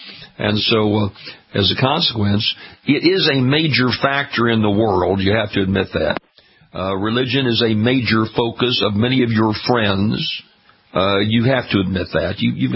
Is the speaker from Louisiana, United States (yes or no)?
yes; Baton Rouge, Louisiana, United States; So there's a Catholic church in my hometown of Baton Rouge that has a devotional chapel.